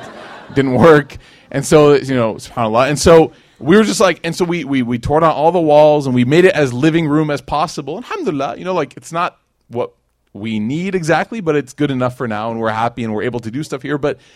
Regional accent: Schaumburg, Illinois, United States; That was me growing up in Schaumburg. Like, I remember we used to pray Jummah in there

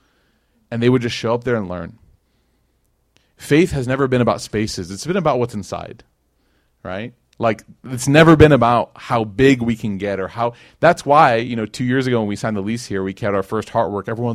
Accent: Schaumburg, Illinois, United States; That was me growing up in Schaumburg. Like, I remember we used to pray Jummah in there

